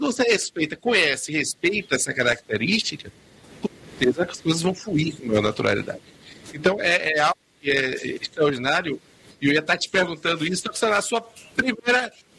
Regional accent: Salvador, Bahia, Brazil; quando eu estou fora de Salvador, fora da Bahia, fora do Brasil, eu costumo falar baixo, que sou baiano

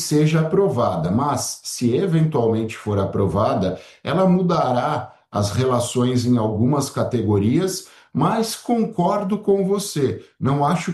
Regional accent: São Paulo, Brazil; Eu sou do ABC Paulista

